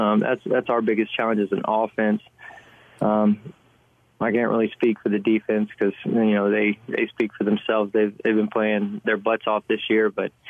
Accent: Texas, United States; You know, growing up in Texas is one of the most fun times of my life.

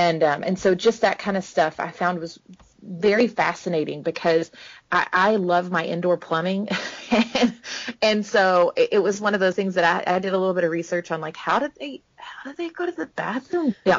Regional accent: Texas, United States; It's one of those things where I grew up in Texas, and a few years ago, they built a natural gas tower behind my house.

